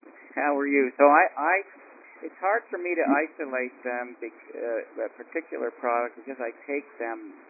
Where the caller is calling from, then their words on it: Kelowna, British Columbia, Canada; I'm calling from Kelowna, British Columbia, Canada.